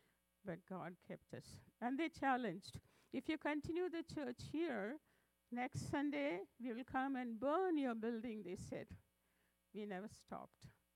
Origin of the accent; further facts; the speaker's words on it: Karnataka, India; English is a second language; now in Delhi, India; I'm from south, from near a city like Bangalore, if you can say. Very close to Bangalore was my hometown. But now we are in Delhi. It is 2,000 kilometers north from my hometown.